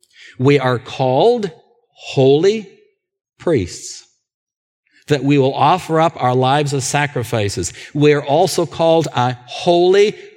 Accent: West Kelowna, British Columbia, Canada; I will declare I'm a Canadian. I'll declare I'm from West Kelowna.

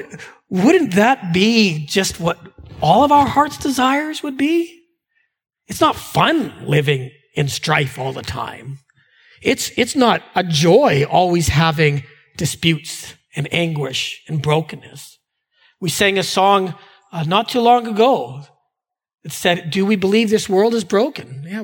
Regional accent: Canada; when we grew up in Canada, we would use the language that China is in the far east, right?

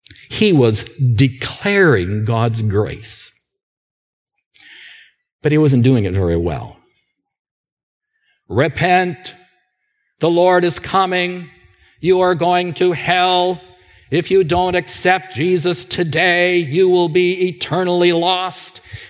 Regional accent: West Kelowna, British Columbia, Canada; I will declare I'm a Canadian. I'll declare I'm from West Kelowna.

